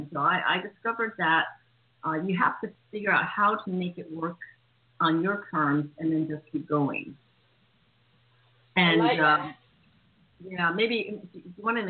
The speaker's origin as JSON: {"language": "English", "country": "United States", "tie": "born or raised there", "said": "I grew up in the States."}